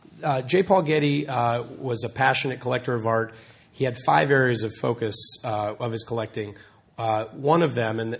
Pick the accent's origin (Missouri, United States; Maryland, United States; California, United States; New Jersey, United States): California, United States; San Francisco; also born or lived in Ecuador; I grew up here in San Francisco, went to college on the East Coast, and after college taught for 2 years in Ecuador.